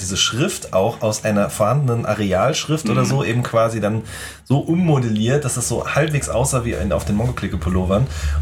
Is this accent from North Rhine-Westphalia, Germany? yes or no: yes; North Rhine-Westphalia, Germany; ich komme ja aus dem Pott